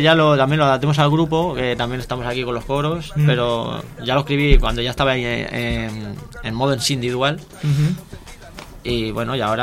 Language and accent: Spanish; Badalona, Catalonia, Spain; now in Mataró, Spain; Pero somos de Badalona, criados de Badalona.